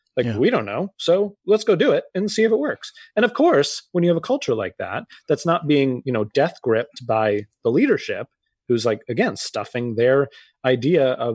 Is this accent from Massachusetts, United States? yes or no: yes; Massachusetts, United States; And I grew up outside of Boston.